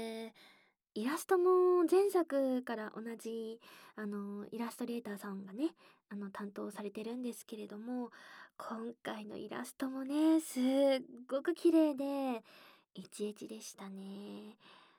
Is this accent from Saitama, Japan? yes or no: no; Fukuoka, Japan; accent: Hakata dialect; 私はその、福岡出身で博多弁はよう、ね、地元では聞くから